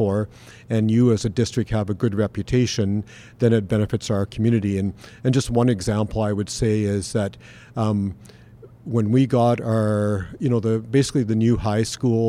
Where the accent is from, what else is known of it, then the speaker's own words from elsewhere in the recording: Langley, British Columbia, Canada; now in Revelstoke, Canada; I grew up in the Lower Mainland, so I grew up in Langley, and then I graduated from